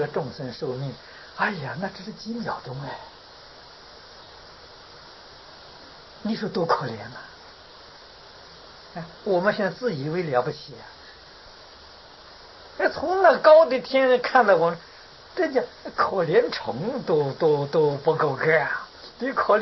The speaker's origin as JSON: {"language": "Chinese", "country": "China", "said": "啊，我们中国人叫做浮游啊。"}